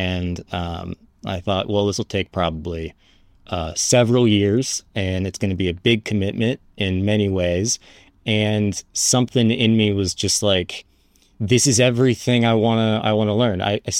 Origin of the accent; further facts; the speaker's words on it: Florida, United States; now in Los Angeles, United States; I'm from Florida originally. I've been living in Los Angeles for probably the past 15 years.